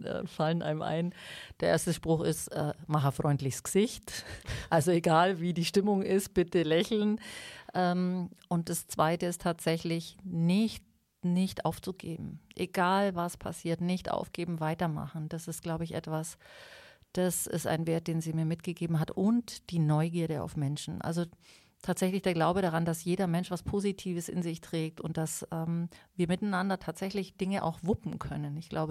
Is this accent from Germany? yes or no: yes; Bavaria, Germany; Ich bin ja bei meiner Großmutter aufgewachsen hier im Oberallgäu